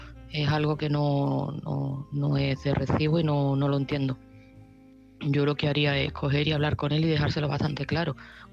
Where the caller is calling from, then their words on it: Seville, Andalusia, Spain; de Sevilla